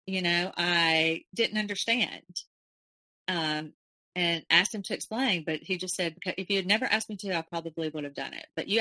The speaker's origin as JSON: {"language": "English", "region": "Alabama", "country": "United States", "said": "I was from Alabama. He was from Germany."}